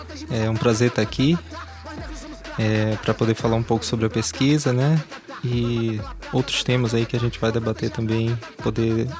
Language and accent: Portuguese; São Luís, Maranhão, Brazil; me graduei, sou de São Luís do Maranhão e me graduei lá, né?